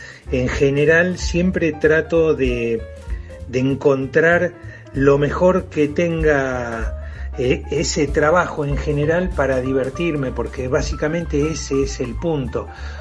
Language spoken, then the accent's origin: Spanish; Rosario, Santa Fe, Argentina; now in Buenos Aires, Argentina; hice Bellas Artes en la ciudad de Rosario, de donde yo soy, y empecé a trabajar desde muy joven en agencias de publicidad, en revistas y en diarios. Desde el año 1985 me vine a Buenos Aires